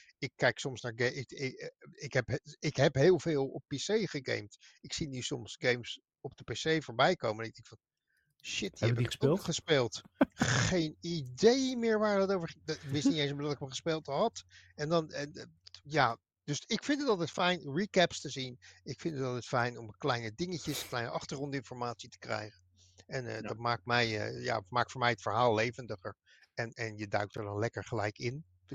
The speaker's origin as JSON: {"language": "Dutch", "town": "Antwerp", "region": "Flanders", "country": "Belgium", "tie": "born there", "said": "Mijn geboortestad. Stad der Steden."}